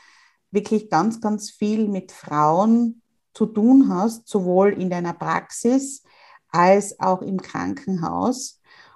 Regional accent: Austria; durch den Lockdown bei uns in Österreich

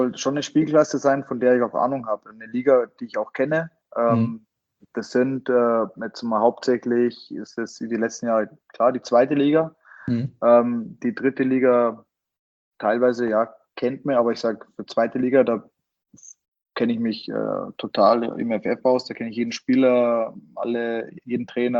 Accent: Bavaria, Germany; Der Patrick kommt ja aus Flinsbach, das ist ja wirklich 3 Kilometer von meinem Heimatort weg.

